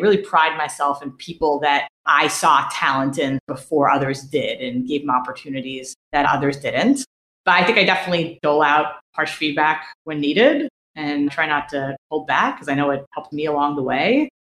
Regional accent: Israel; I grew up in Israel. I come back here a lot

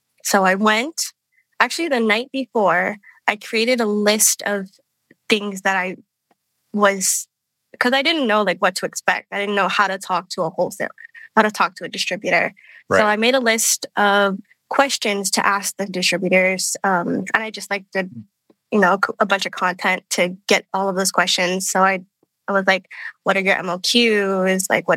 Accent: Hawaii, United States; I went to Hawaii on vacation because I'm from Hawaii. So I just went back home.

